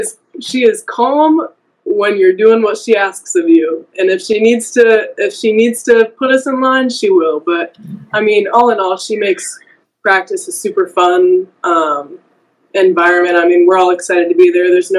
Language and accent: English; Ohio, United States; so my brother and I were raised in Ohio, but grew up around the Madison campus